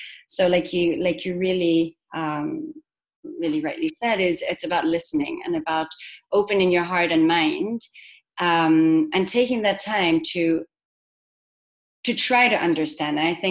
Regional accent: Switzerland; My own background is quite mixed. So I have the Latin American side of Colombia, then I have the Western influence of growing up in Switzerland, and then with the Middle Eastern background.

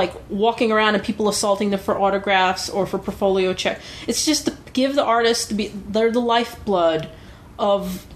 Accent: New York, United States; but as a New Yorker who lives with this 24-hour system, I can honestly say New Jersey Transit is actually pretty good.

